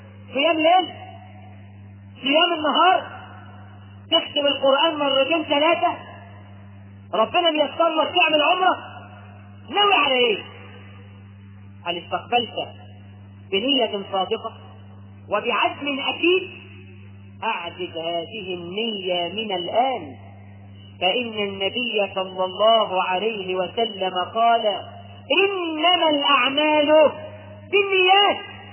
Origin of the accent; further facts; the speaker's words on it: Egypt; احنا كمصريين برضه بنستقبل رمضان بالفرح.